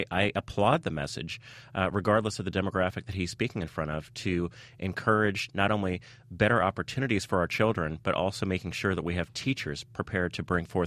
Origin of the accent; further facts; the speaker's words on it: Palo Alto, California, United States; Hewlett-Packard, headquartered in my hometown of Palo Alto, California, I might add.